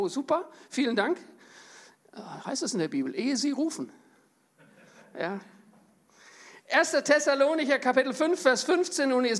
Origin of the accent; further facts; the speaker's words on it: Germany; Wir sind als Deutsche, um mal nochmal da anzusetzen, wir sind bekannt dafür, dass wir ein sehr ausgeprägtes analytisches Denken haben.